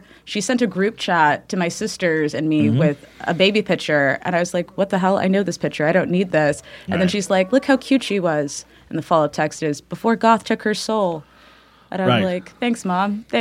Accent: San Francisco, California, United States; No, I'm actually from NorCal, San Francisco.

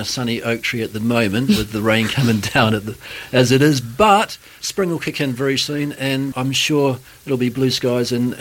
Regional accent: New Zealand; also born or lived in Australia; I worked in New Zealand and Australia for quite a few years. I'm from New Zealand originally. That's where I did my qualifications.

